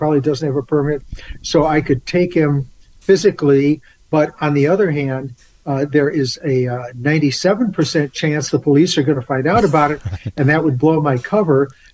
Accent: Midwest, United States; I grew up in the Midwest in the 60s and 70s when we still had snow in the Midwest.

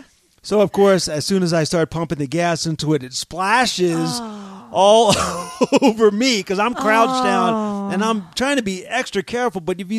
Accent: Denver, Colorado, United States; I'm a teacher from Denver.

